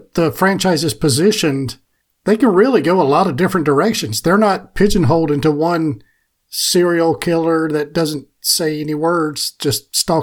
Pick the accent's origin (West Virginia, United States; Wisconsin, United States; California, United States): Wisconsin, United States; I'm originally from Wisconsin.